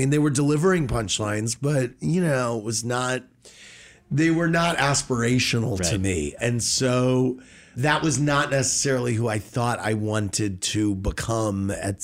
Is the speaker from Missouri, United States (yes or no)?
yes; St. Louis, Missouri, United States; Born and raised in St. Louis, parents were in the food manufacturing and distribution business.